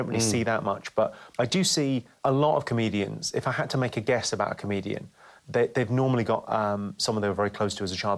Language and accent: English; London, United Kingdom; back to Ireland and you'd go, everyone in Ireland would go, oh, the two English brothers, and then you go back to London and we'll go, oh, you sound Irish.